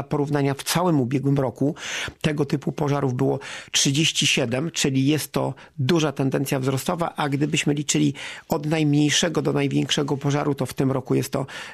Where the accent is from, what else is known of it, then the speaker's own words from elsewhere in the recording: Kuyavian-Pomeranian Voivodeship, Poland; ponieważ no pochodzę z tego województwa, stąd też mówię nasze województwo, w województwie kujawsko-pomorskim